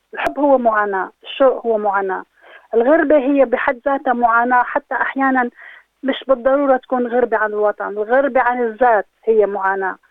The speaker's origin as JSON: {"language": "Arabic", "country": "Syria", "moved": "yes", "said": "أنا كنت ببلادنا، بس أنا من سوريا طبعاً"}